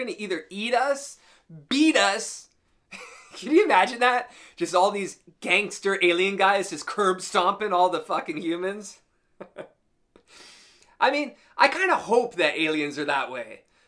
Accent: Canada; I mean, I'm a Canadian. I just swear all the time.

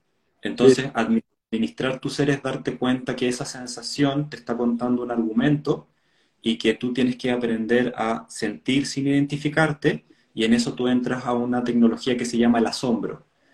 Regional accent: Chile; Yo soy chileno, estoy acá en Chile.

